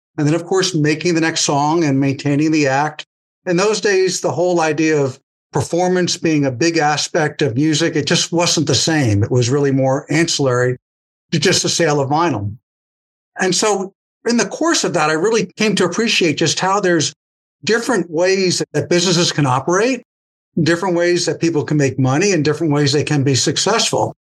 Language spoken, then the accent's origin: English; New York, United States; At the same time, I'm from New York